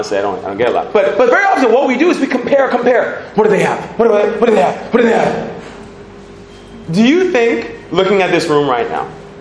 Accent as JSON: {"language": "English", "country": "United States", "said": "as an American, and I speak as an American, I'm honored to be here in your country."}